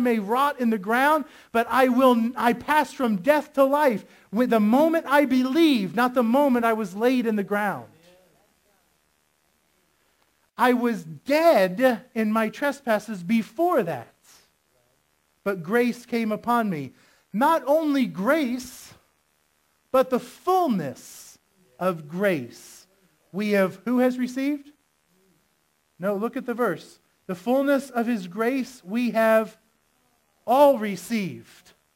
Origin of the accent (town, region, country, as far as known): Florida, United States